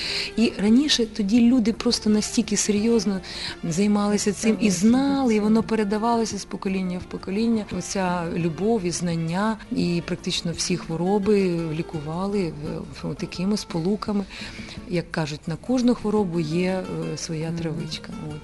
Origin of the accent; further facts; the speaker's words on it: Lviv, Lviv Oblast, Ukraine; born there; Вони ж, знаєте, львівський це акцент. І таке рідне мені. Ну, я народилася у Львові.